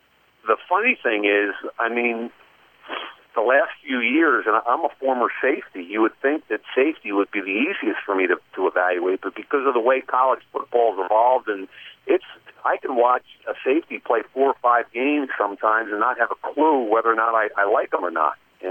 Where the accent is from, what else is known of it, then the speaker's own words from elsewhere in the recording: Philadelphia, Pennsylvania, United States; And I grew up in the Philadelphia area. When I was a little kid, like 10 years old, my dad was the offensive line coach at the University of Pennsylvania.